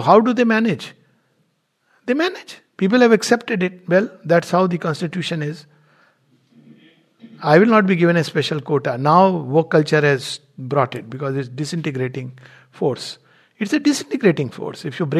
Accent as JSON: {"language": "English", "country": "India", "said": "I am an Indian."}